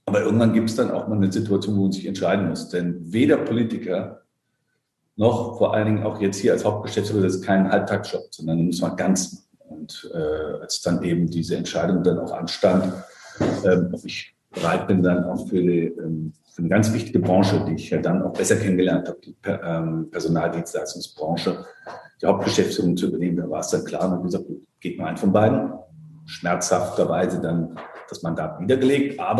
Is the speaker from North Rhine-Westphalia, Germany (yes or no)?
no; Darmstadt, Hesse, Germany; ich komme ursprünglich, bin ich in Darmstadt geboren, dort auch aufgewachsen, habe in Frankfurt am Main Jura studiert und bin dann so vor rund über 20 Jahren dann ins Berufsleben ja eingestiegen, dann schon in Berlin